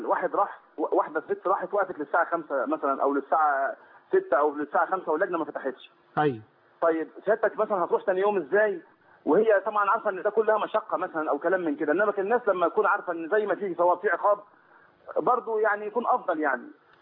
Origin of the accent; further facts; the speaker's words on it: Mansoura, Dakahlia, Egypt; هو احنا من المنصوره وهو من القاهره